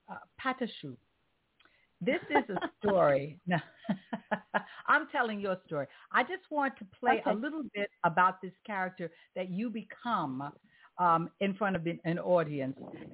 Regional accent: New York City, New York, United States; Being born and raised in New York City, you know, I love hearing people who love New York.

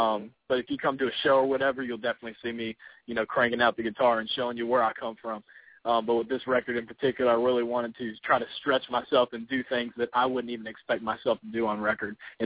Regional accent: Lynchburg, Virginia, United States; I'm from Lynchburg, Virginia. It's good to be at home tonight

